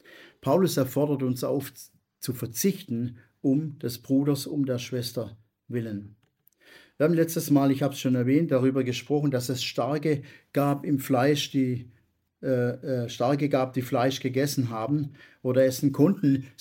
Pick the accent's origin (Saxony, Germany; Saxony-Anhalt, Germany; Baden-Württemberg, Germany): Baden-Württemberg, Germany; Oder ich komme ja aus dem Schwäbischen und da ist es immer so, wenn du eine Einladung bekommst, dann musst du die andere Partie auch einladen.